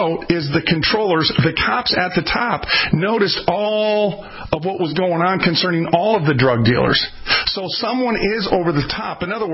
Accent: Minneapolis, Minnesota, United States; I'm from North Minneapolis.

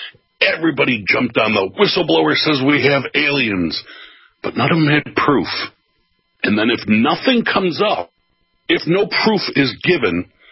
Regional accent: New York, United States; I'm a New Yorker, remember, folks

